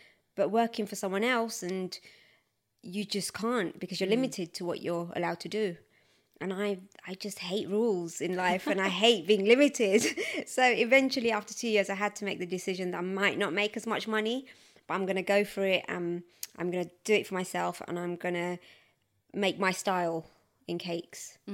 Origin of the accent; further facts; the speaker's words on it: Forest Gate, London, United Kingdom; I'm from Forest Gate, which is in East London.